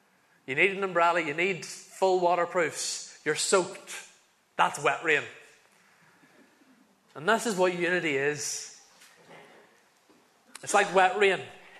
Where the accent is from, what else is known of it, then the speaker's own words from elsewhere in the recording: Northern Ireland, United Kingdom; If you haven't already picked up, I'm from Northern Ireland.